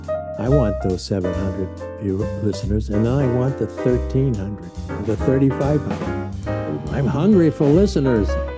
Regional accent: Maine, United States; Hey, I grew up in Maine. We only had three last names.

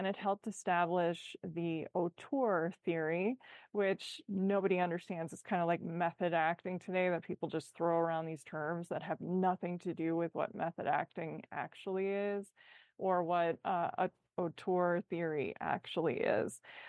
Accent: Midwest, United States; I think I'm from the Midwest. You sort of put your best foot forward.

